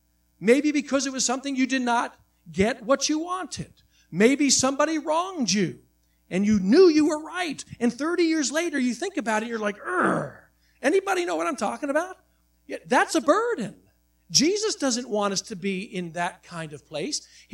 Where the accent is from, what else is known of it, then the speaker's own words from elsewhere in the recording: United States; I'm not going to submit to anybody else because I am American.